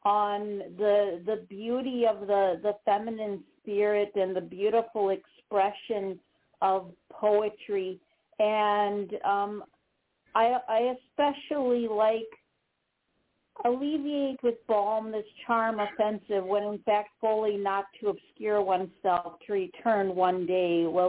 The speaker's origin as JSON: {"language": "English", "region": "Wisconsin", "country": "United States", "accent": "Wisconsin", "said": "my Wisconsin accent comes through."}